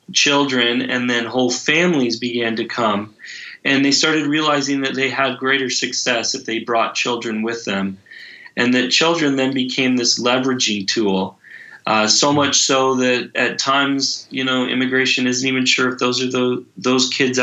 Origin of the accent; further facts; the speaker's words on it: United States; You know, I grew up in the United States, and I was used to meeting men from Mexico that had come across the border